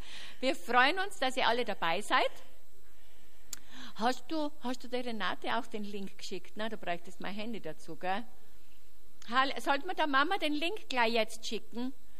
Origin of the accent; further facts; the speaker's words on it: Austria; uns als Österreicher